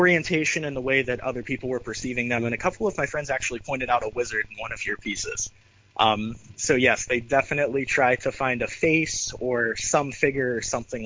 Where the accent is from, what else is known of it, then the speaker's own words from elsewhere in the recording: Boardman, Ohio, United States; So I'm actually from Boardman, Ohio, so about an hour or so away.